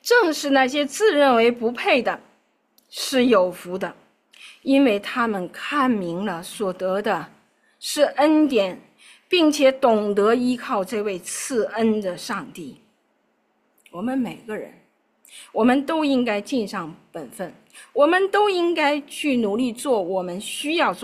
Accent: China; 直到今天，其实我们这些后世的中国人仍然享受着他们带来的恩惠

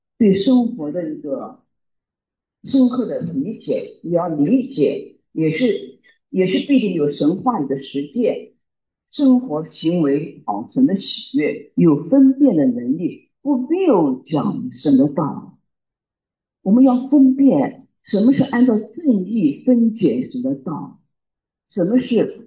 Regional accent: Pingdu, Shandong, China; 在平度，在我的老家一直开了一个辅导会

